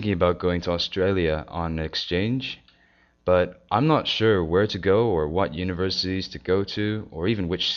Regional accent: Canada; I'm from Canada

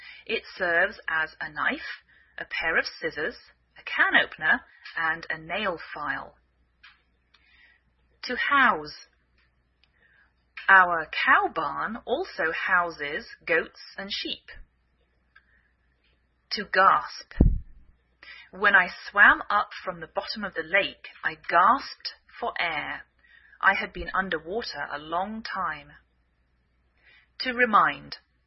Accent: England, United Kingdom; now in United States

